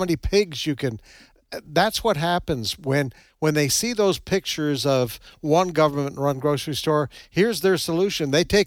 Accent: Canada; I come from Canada

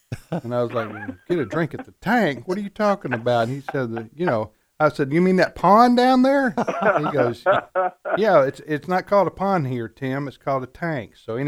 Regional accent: Mississippi, United States; Well, I'm from Mississippi, but somewhere between here, maybe over Arkansas, the word changes between me and you

